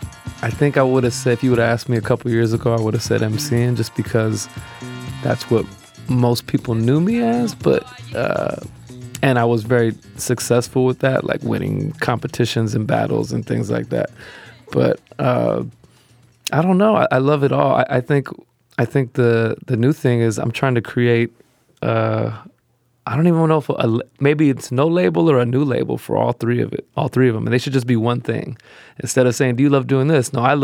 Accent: Bay Point, California, United States; also born or lived in San Francisco; I was born in San Francisco, grew up in West Pittsburgh, now known as Bay Point, but I spent a lot of my growing up in San Francisco.

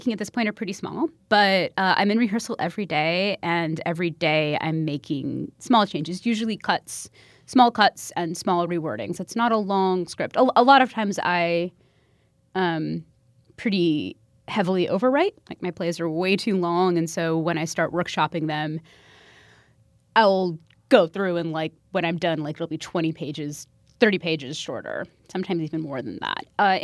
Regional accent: Chicago, Illinois, United States; I'm a Midwesterner. I am from Chicago. I strongly identify as being Midwestern.

